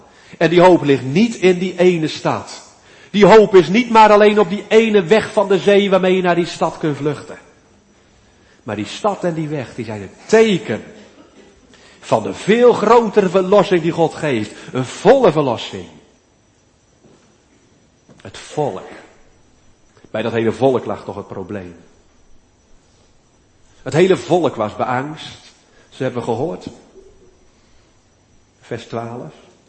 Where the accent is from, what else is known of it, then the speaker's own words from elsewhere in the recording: Amsterdam, North Holland, Netherlands; Dus ja, ik kwam uit Amsterdam.